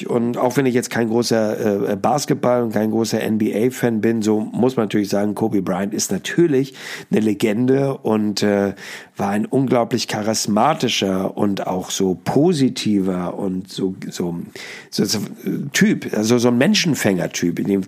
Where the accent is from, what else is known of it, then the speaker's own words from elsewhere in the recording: Hamburg, Germany; Ich bin als Hamburger natürlich schon mal ganz happy